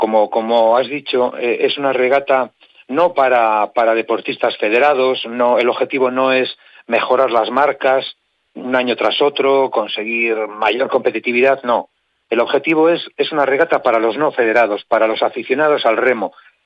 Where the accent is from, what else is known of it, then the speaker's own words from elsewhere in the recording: Pedreña, Cantabria, Spain; en Pedreña, en mi pueblo